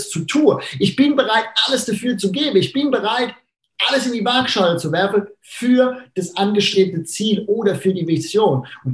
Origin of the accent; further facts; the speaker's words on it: Rhineland-Palatinate, Germany; accent: Palatine; auch wenn mein Dialekt vielleicht ein bisschen anstrengend ist, wenn er schwierig ist, dann ich werde mich bemühen, in perfektem Pfälzisch zu kommunizieren und ich werde Hochdeutsch außen vor lassen.